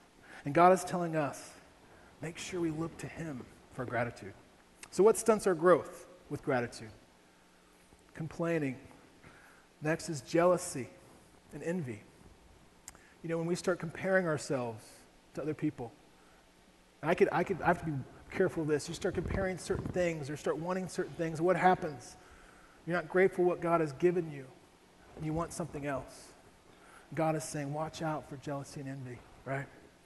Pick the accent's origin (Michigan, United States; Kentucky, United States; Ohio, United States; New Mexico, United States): Ohio, United States; I grew up in Ohio.